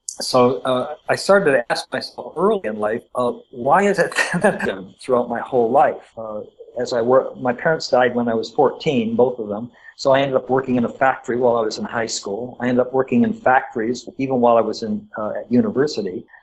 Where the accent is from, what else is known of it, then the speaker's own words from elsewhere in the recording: Warren, Michigan, United States; Well, I grew up in Detroit area, and actually I'm from the same, I went to high school in the same town as … if you want to put any kind of celebrity on it, Warren, Michigan.